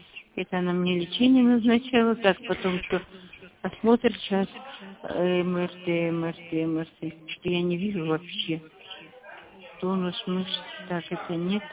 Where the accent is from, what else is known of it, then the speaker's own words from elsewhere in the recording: Kemerovo Oblast, Russia; Нет, нет, нет, я из Яшкинского района